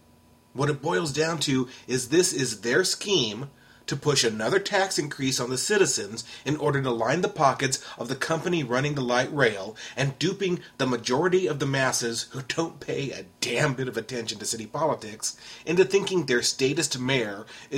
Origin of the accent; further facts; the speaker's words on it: San Antonio, Texas, United States; what's happening in my hometown of San Antonio, Texas.